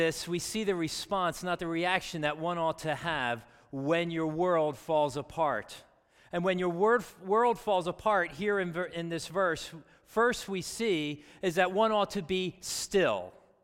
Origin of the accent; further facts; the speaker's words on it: Pennsylvania, United States; I grew up right outside the Philadelphia area. That's where my wife and I are